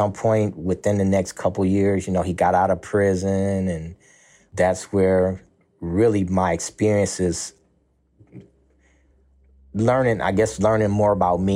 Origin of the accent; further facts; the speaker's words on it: Flint, Michigan, United States; I'm from born and raised in Flint, Michigan, 53-year-old black male.